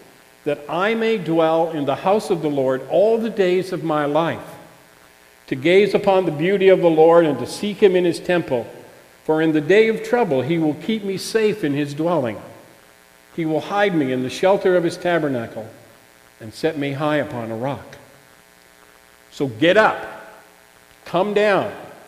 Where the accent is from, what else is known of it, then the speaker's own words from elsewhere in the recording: New Brunswick, Canada; we grew up and lived in New Brunswick, my wife and I, and we were living in Fredericton